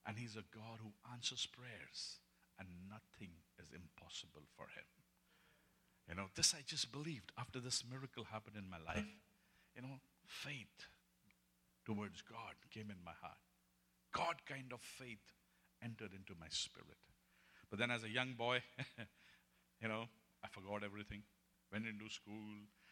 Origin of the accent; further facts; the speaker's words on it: Nainital, Uttarakhand, India; moved away as an adult; So after things began worse in my political career, so I had to leave my hometown. And I had to go and find a job for myself. My mother said, oh, you will never stay in Nainital now.